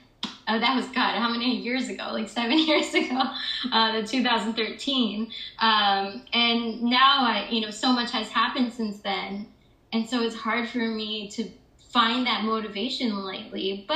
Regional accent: Michigan, United States; Yeah, so I'm originally from Michigan, the suburbs of Michigan, and I've always known that I've been a city girl at heart.

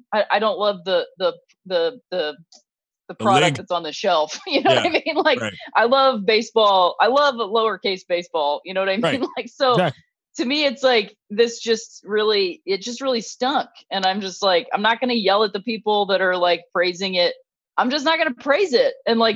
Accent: Akron, Ohio, United States; Like I grew up in Akron. That was my team, you know, all these things.

